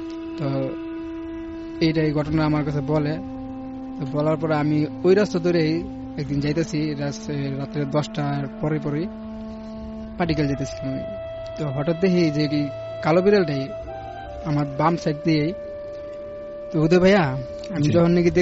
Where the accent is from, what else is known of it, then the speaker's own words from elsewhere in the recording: Narayanganj, Dhaka Division, Bangladesh; now in Dhaka, Bangladesh; আমি নারায়ণগঞ্জ মদমো থেকে আসছি।